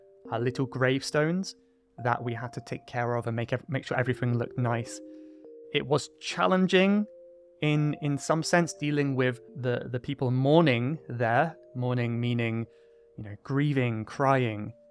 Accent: South West England, United Kingdom; I am from Cornwall, which is in the southwest of the UK, not far from France across the sea. So it's a very rural place, lots of countryside, not really any big cities

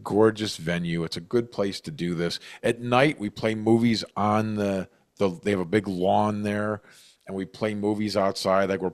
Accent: Cleveland, Ohio, United States; I'm from Cleveland

